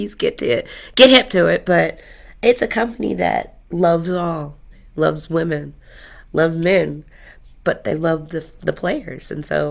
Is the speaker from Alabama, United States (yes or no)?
yes; Huntsville, Alabama, United States; I grew up in Huntsville